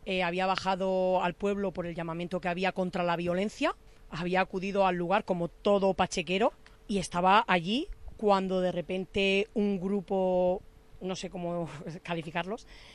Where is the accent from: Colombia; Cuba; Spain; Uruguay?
Spain; Mi hijo es español, porque yo soy española, mi marido es marroquí, de nacionalidad española, desde hace muchísimos años.